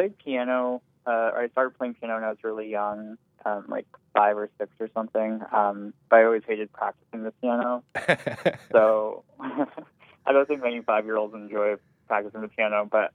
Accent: Marietta, Georgia, United States; also born or lived in Baltimore / Princeton; now in Philadelphia, United States; So I grew up in Marietta, Georgia, and I then moved to Baltimore for college and then went to Princeton for grad school. Now I'm in Philadelphia.

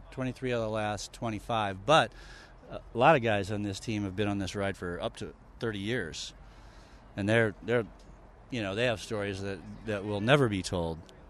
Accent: Jacksonville, Illinois, United States; I'm from Jacksonville, Illinois

